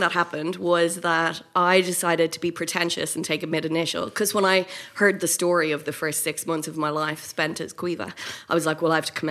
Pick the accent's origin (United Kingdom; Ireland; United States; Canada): Ireland; my family in Ireland, I'm from Ireland